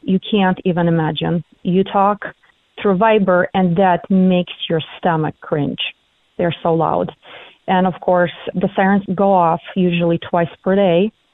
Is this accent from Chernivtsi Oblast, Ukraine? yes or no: yes; Chernivtsi, Chernivtsi Oblast, Ukraine; Missiles are still flying through my hometown, Chernivtsi.